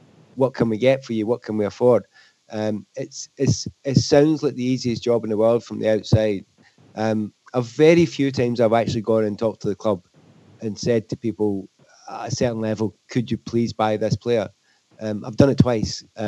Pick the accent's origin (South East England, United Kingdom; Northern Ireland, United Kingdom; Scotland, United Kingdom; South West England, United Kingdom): Scotland, United Kingdom; obviously being Scottish and watched a lot of Scottish football